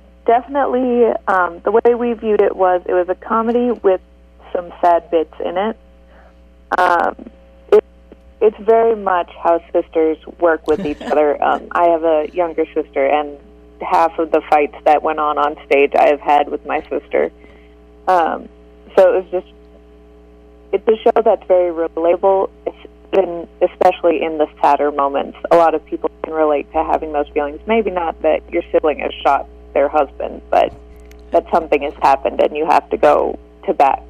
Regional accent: Atlantic, Iowa, United States; Yeah. I was actually, I grew up in Atlantic. I went to school there.

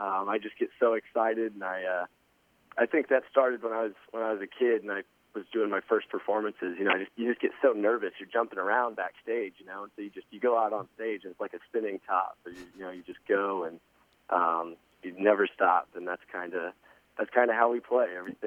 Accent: Texas, United States; Well, I grew up in Texas, and I've been singing since I was a little kid

